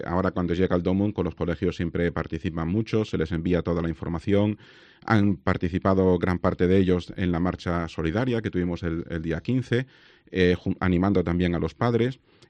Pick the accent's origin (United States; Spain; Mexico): Spain; Villamiel; born there; lo celebré en mi pueblo, en donde me ordené en concreto, con la gente del pueblo donde nací, que es Villamiel, y fue una fiesta y una alegría.